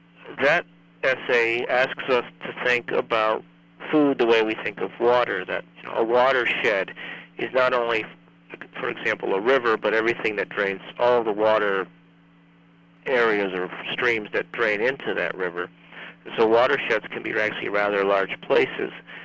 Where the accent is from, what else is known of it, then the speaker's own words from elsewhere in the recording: Schenectady, New York, United States; But I grew up in Schenectady, New York, and I go down to visit my family